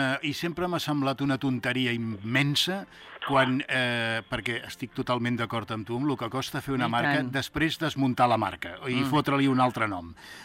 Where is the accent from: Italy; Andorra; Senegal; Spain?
Spain; Cornellà, Catalonia; no deixen de ser un grup nascut a Cornellà, al meu poble, cony, on vaig néixer jo